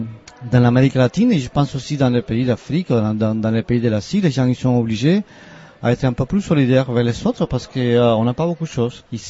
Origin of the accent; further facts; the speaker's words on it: Cuba; moved away; Je viens de Cuba.